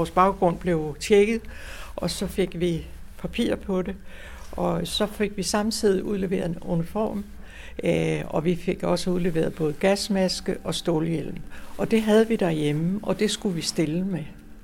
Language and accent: Danish; Region of Southern Denmark, Denmark; også fordi, at jeg er opvokset over i Sønderjylland.